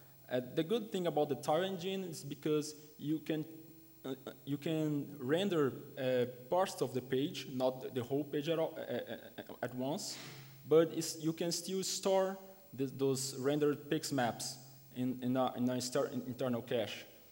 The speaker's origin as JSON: {"language": "English", "town": "Recife", "region": "Pernambuco", "country": "Brazil", "said": "I'm from Brazil, a city called Recife in the northeast of Brazil."}